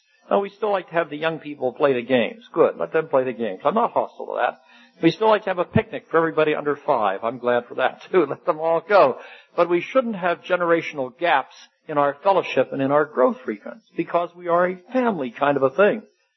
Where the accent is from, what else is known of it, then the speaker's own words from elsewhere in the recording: Wales, United Kingdom; I'm Welsh, see. You just love to sing.